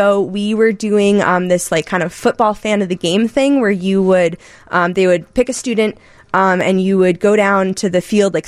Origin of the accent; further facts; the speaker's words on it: New Jersey, United States; I am from Jersey and very proud of it.